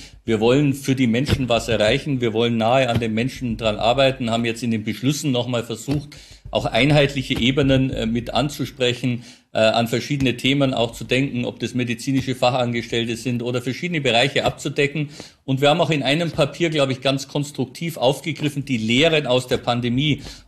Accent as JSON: {"language": "German", "region": "Bavaria", "country": "Germany"}